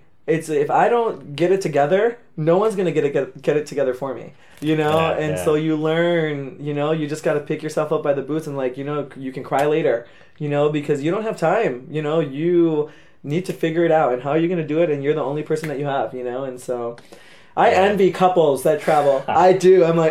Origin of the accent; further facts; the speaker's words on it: United States; moved away; I'm really thankful I'm from the States